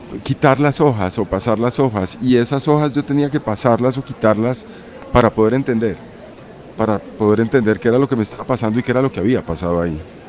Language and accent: Spanish; Bogotá, Colombia; also born or lived in Paris, France; Me crié en Bogotá, o sea, crecí en Bogotá. Digamos que soy bogotano, pero no soy cachaco. y efectivamente, pues soy libanés también.